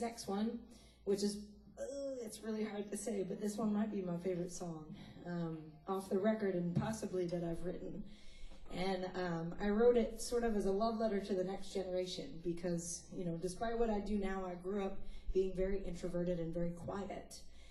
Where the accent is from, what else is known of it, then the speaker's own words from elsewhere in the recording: Maryland, United States; I grew up in Howard County, so not too far. Yeah, Hoco, yeah! And I started my career in Philly and then followed my mom down to South Carolina, where I currently live.